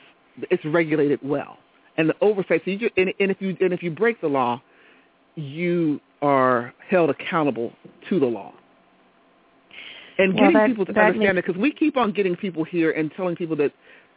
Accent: Youngstown, Ohio, United States; Well, you know, we're from Youngstown, and if you've done any research of where we are, there's oil in their heels.

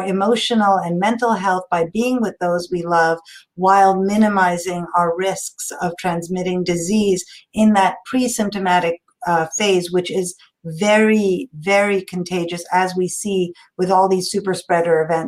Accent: Karnataka, India; It's Kannada Rajotsava Day in my home state of Karnataka. So it's our language day there.

